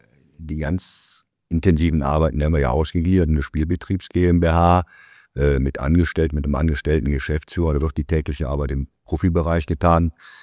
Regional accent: Cologne, North Rhine-Westphalia, Germany; Nee, in der Tat in Köln geboren, war aber fast nach 1965, also jetzt 60 Jahre alt und bin Kölner durch und durch.

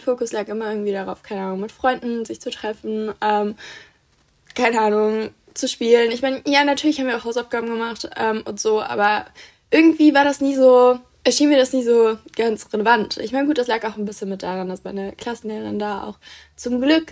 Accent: North Rhine-Westphalia, Germany; ich komme aus NRW

